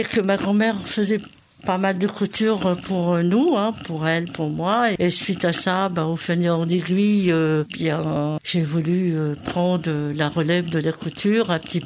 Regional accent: Alençon, Normandy, France; au départ, je suis d'Alençon. Après, je suis restée sur Alençon pour raisons personnelles, un peu plus personnelles.

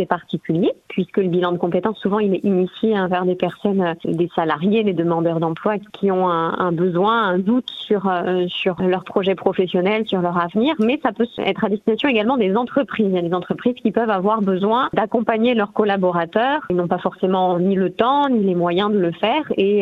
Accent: Pays de la Loire, France; je suis originaire de la Sarthe et que j'ai toujours travaillé dans la Sarthe.

